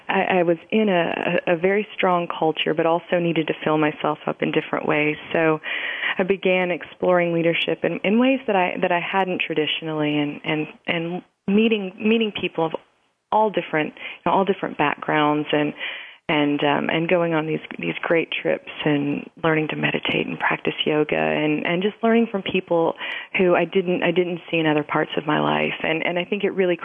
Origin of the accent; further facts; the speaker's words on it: Kentucky, United States; one of the main ones for me was I grew up in Kentucky, mm-hmm.